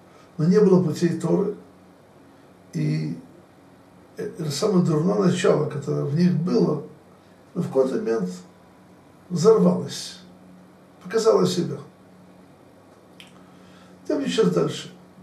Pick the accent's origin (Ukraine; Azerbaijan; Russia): Ukraine; Odesa, Odesa Oblast; я родом из Одессы